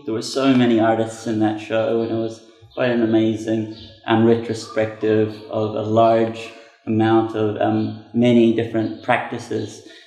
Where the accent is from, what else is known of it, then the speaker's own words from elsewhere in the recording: Takapuna, Auckland, New Zealand; And our first kind of area that we lived in was Takapuna. It was quite an interesting experience for me growing up in Takapuna in the 90s. That being the North Shore and a beach town city.